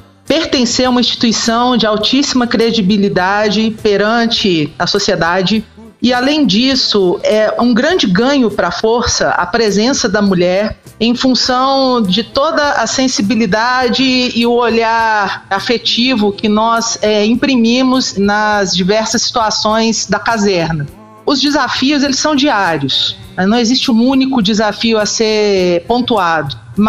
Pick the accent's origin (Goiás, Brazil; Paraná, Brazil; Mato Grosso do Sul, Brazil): Mato Grosso do Sul, Brazil; Campo Grande; Eu não sou mineira, eu sou campograndense. Eu nasci em Campo Grande, do Mato Grosso do Sul.